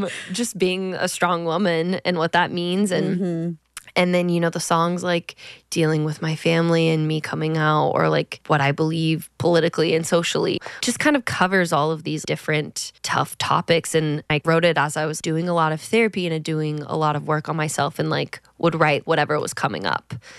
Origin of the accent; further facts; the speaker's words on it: Kissimmee, Florida, United States; born there; moved away as an adult; also born or lived in Nashville; now in Los Angeles, United States; I was born in Kissimmee, Florida, and I'm an eldest daughter. When I was 18, I moved to Nashville, and that's where I started my career. And then I moved out to LA.